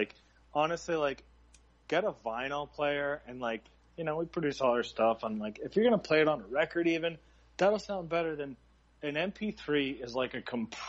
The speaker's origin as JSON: {"language": "English", "town": "Boston", "region": "Massachusetts", "country": "United States", "lives_now": "California, United States", "said": "I'm from Boston originally, but yeah, I've lived out here for, you know"}